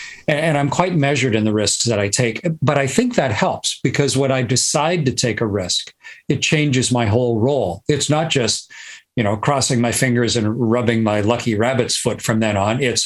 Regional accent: Canada; And as a Canadian, I was a member of the NASA Astronaut Corps. So I've always had a Canadian flag somewhere

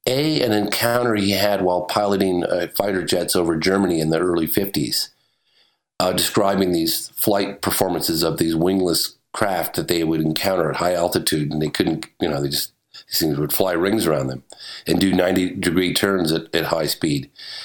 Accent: Exeter, South West England, United Kingdom; born there; I was born in Exeter

